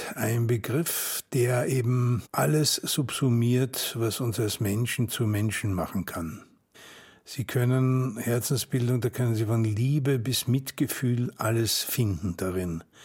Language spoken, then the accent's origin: German; Austria; Wenn Sie sagen, dass das österreichische Klischee darin besteht, dass wir alle Nazis sind.